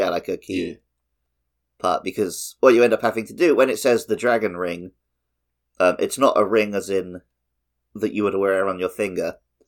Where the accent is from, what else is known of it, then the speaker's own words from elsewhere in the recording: England, United Kingdom; as the Englishman, they never scared me.